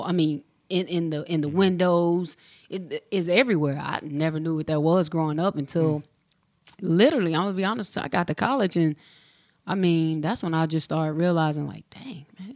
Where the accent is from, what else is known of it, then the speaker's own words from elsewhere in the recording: McConnells, South Carolina, United States; Originally from McConnell, South Carolina.